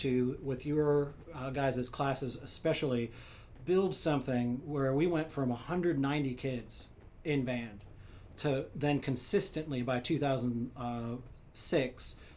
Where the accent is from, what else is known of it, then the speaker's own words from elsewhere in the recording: New York, United States; I just looked at it coming from New York. I grew up on Long Island.